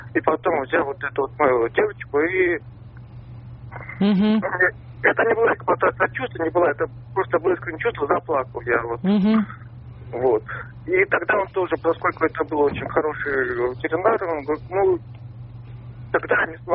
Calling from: Shchyolkovo, Moscow Oblast, Russia

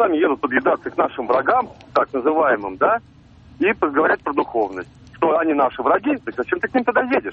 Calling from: Tolyatti, Samara Oblast, Russia; Я вам из Тольятти звоню.

